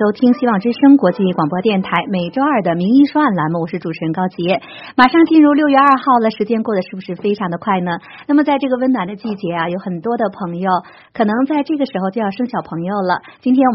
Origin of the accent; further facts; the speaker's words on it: China; 但是我们中国人这个坐月子呢，即使到美国，似乎我们也不敢放弃掉。